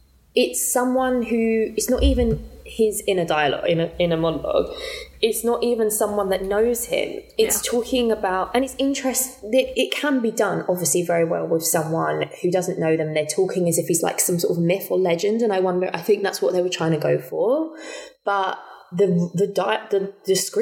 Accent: London, United Kingdom; because I'm from Southeast London.

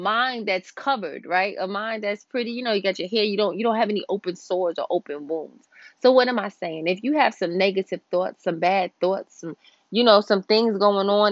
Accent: New York, United States; I'm from New York, calm down.

